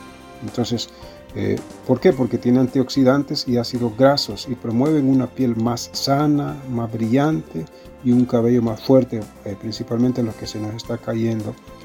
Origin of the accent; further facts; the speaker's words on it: El Salvador; eso es muy también de nuestra tradición como familias salvadoreñas, la consumimos.